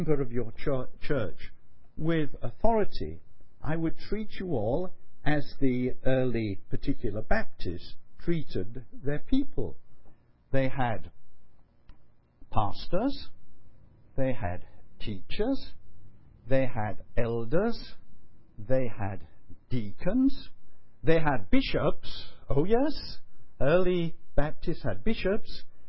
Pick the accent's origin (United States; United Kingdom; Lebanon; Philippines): United Kingdom; Yorkshire and the Humber; born there; I was born in Yorkshire, almost next door to Fawcett